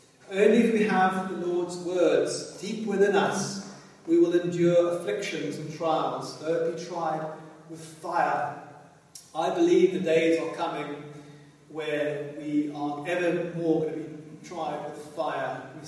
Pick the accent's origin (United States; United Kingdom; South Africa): South Africa; me growing up in South Africa